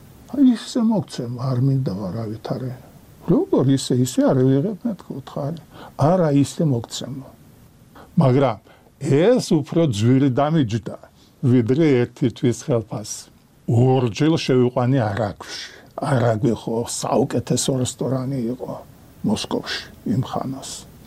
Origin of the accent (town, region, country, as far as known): Batumi, Adjara, Georgia